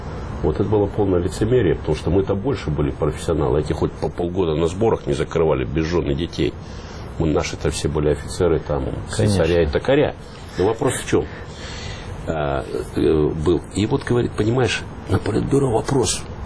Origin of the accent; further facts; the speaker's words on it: Novosibirsk, Novosibirsk Oblast, Russia; Да, я из Новосибирска, я в хоккей играл